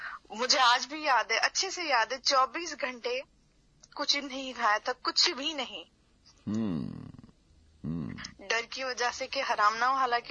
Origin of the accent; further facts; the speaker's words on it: Hyderabad, Sindh, Pakistan; now in China; Basically میں حیدرآباد سے ہوں لیکن اس وقت میں چائنا میں ہوں.